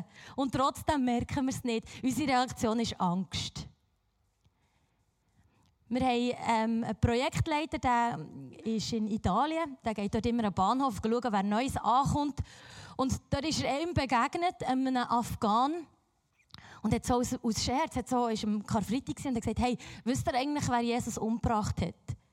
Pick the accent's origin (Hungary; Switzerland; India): Switzerland; Biel, Bern; Ich bin aus Biel. Ich weiss nicht, ob ihr Biel schon mal gehört, ist nicht eine bedeutende Stadt.